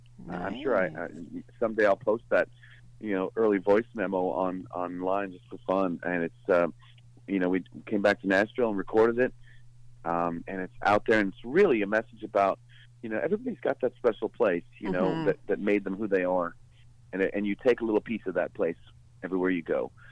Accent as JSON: {"language": "English", "town": "Pembroke", "region": "Ontario", "country": "Canada", "tie": "born or raised there", "said": "Ottawa airport and Pembroke, Ontario one day in about an hour and 45 minutes. Just driving back home to my hometown to visit my folks and friends and family"}